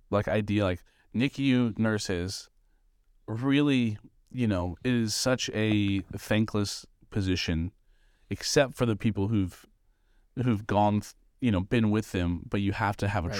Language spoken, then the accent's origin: English; Seattle, Washington, United States; I'm from Seattle.